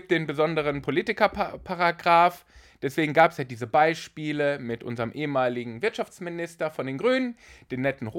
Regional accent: North Rhine-Westphalia, Germany; born there; Ich komme ja auch aus dem Ruhrgebiet. Du würdest das nicht sagen. Ich bin aber im Ruhrgebiet geboren, sagen wir mal so.

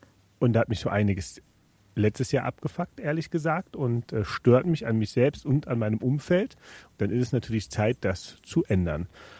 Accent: Rhineland, Germany; als Rheinländer

